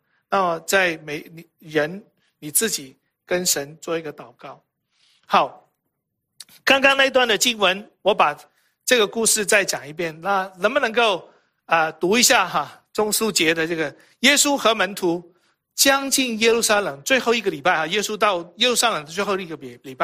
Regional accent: Hong Kong; 我在香港出生长大。

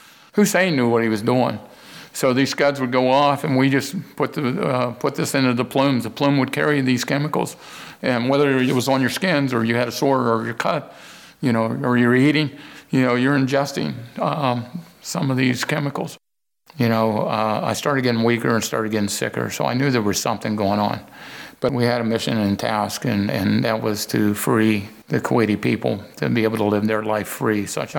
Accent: Tionesta, Pennsylvania, United States; I'm from Tynesta, Pennsylvania.

